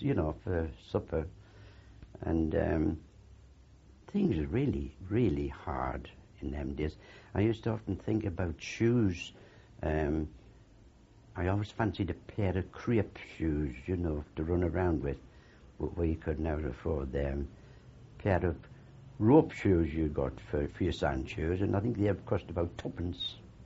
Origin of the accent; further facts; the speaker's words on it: Sunderland, North East England, United Kingdom; I was born in Hendon. That was the poor part of Sunderland. In tourist houses, where you had probably three families in the same